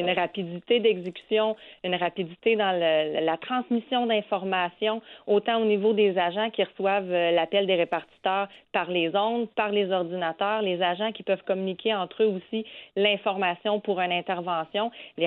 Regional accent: Quebec, Canada; now in Gatineau, Canada; Non, moi, je suis native de la Mauricie.

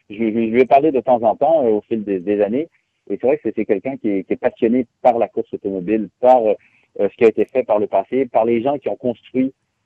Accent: Quebec, Canada; accent: semi-Quebec; Ils ont entendu, c'est un semi-accent québécois

